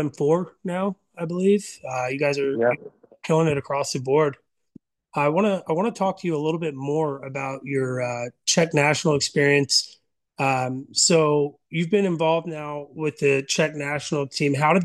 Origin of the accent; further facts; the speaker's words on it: Orlando, Florida, United States; Yeah, being I grew up in Florida, Orlando, just like you